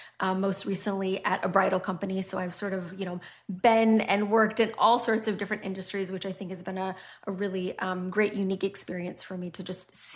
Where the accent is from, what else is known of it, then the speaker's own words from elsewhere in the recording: Michigan, United States; now in Westchester, United States; I was born and raised in Michigan, but I now live in Westchester, New York with my husband and my two kids who are 8 and 3.